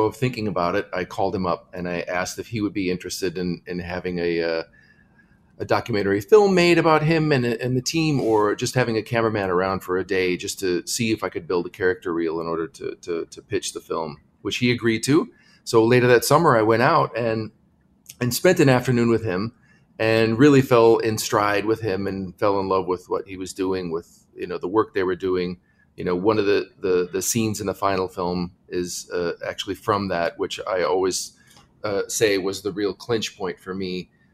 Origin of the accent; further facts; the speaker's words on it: Iowa, United States; I was born in Iowa. I'm a native Iowan, and I pay attention to all things Iowan. I'm still in love with my state, and I come back often to visit.